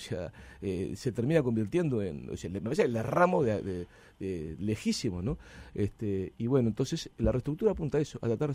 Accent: Uruguay; Y yo me di cuenta que era como buen uruguayo de la cultura de tirar en la calle cosas o desde el auto cosas

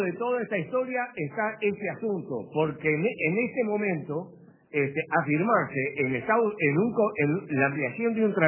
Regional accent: Uruguay; los que queremos afirmarnos en el Mercosur somos los uruguayos

